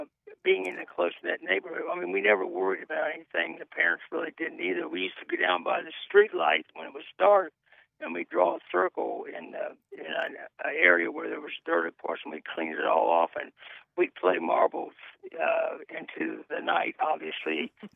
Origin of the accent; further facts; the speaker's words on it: Columbus, Ohio, United States; now in Lancaster, United States; I was a kid back in the 50s, and I live in Lancaster now, but I was born and raised in Columbus, specifically German Village back in the 50s.